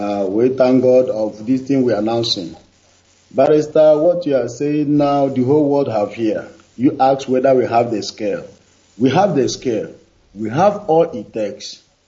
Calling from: Thailand; I'm calling from Thailand.

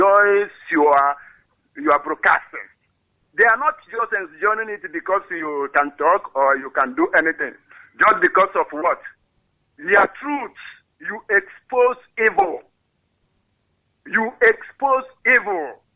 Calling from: Turin, Piedmont, Italy; I'm calling from Italy anyway because I forget to say in Torino. I always call from Torino.

